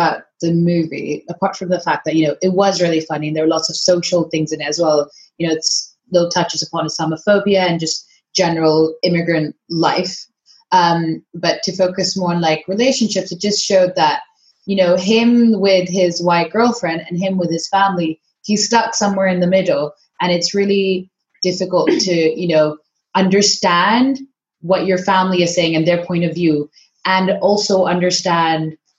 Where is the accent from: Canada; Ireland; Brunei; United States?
Brunei; now in London, United Kingdom; I've been living in London for 6 years. I'm Pakistani, but I was born and raised in Brunei